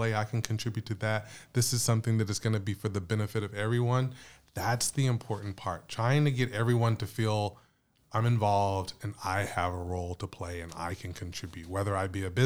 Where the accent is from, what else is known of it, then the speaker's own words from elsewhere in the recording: Texas, United States; we have one of our former YAC members is currently in my home state of Texas